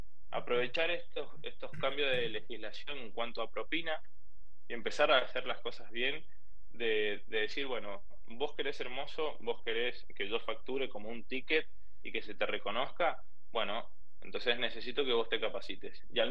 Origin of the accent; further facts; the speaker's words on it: Argentina; lamentablemente somos argentinos